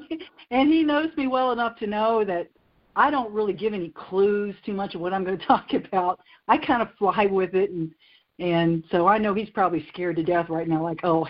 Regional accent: Vinton, United States; We're from a town called Vinton. I guess that's not funny. But anyway, I'm from Vinton.

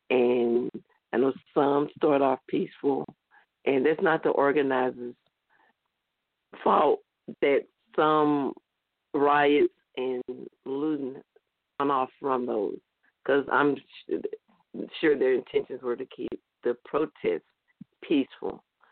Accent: Jackson, Mississippi, United States; But I've always lived a multicolored life, a multicultural life, been born and raised in Mississippi, in Jackson, Mississippi

